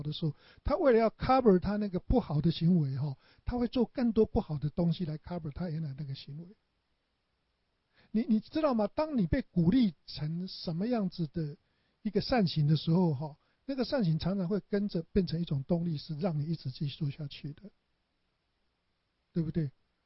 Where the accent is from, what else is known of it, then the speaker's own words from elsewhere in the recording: China; 你看我们中国人有多少的这样的观念？